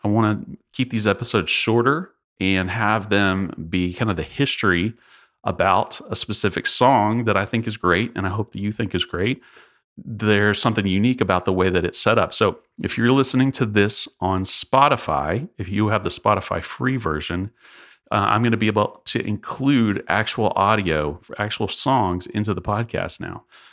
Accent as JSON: {"language": "English", "region": "Texas", "country": "United States", "said": "I'm from Texas. I had never heard this term"}